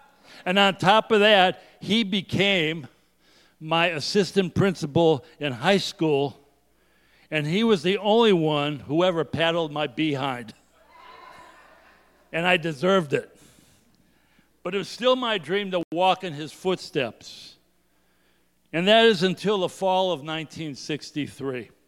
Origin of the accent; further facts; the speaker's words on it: Detroit, Michigan, United States; 12 years old, Catholic, a sports fan, growing up in Detroit